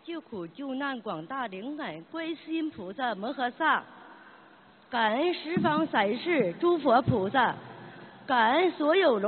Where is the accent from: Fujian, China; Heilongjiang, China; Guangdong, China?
Heilongjiang, China; Harbin; 我今年44岁，28岁开始供佛